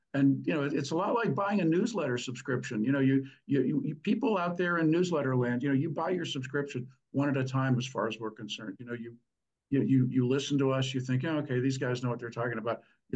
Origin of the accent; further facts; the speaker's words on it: Pennsylvania, United States; I mean, I'm from Pennsylvania. Don't tell me about midnight ballots.